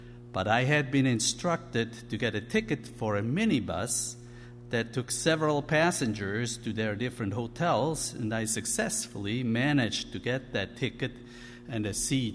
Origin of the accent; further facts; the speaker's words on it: Switzerland; Growing up in Switzerland, I had gone to church and Sunday school from early childhood on